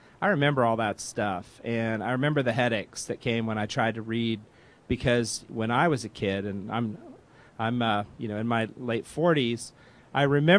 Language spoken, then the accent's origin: English; Indiana, United States; moved away as an adult; now in Northern California, United States; Ever since I came to Northern California from Indiana to go to graduate school, probably because I thought, you know, anything that goes on in California has to be better than anything that goes on in Indiana.